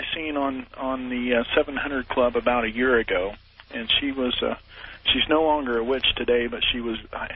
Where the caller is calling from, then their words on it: LaFontaine, Indiana, United States; I'm calling from LaFountain, Indiana.